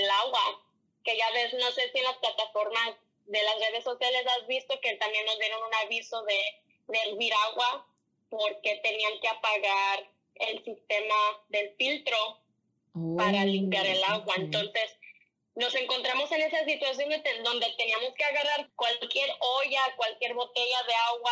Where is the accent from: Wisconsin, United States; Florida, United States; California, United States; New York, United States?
Wisconsin, United States; Racine; now in San Antonio, United States; donde crecí ahí en Racine, y entonces poniéndome a pensar en el presente aquí en San Antonio, en Texas